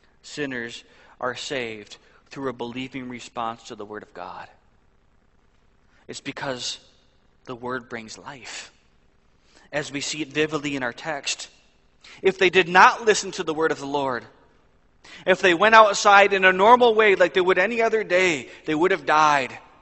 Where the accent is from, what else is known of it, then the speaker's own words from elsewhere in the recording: Highland, Indiana, United States; When I was a kid, growing up in Highland, Indiana, we had a bad hailstorm one late spring day.